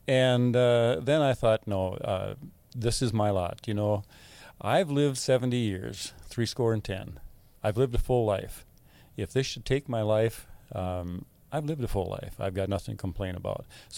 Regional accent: Rosemount, Minnesota, United States; Well, I'm from Rosemount area, and I'm 71 years old.

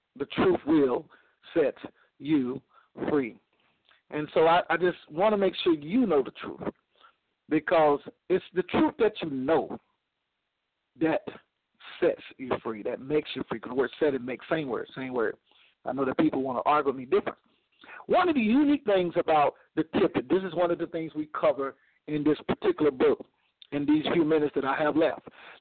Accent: Missouri, United States; I'm from Missouri, the show me state.

